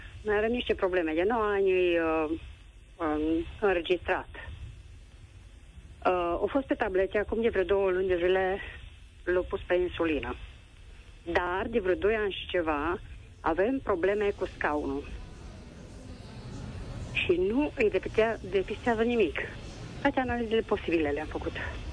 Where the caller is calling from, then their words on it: Baia Mare, Maramureș County, Romania; sunt de la Baia Mare.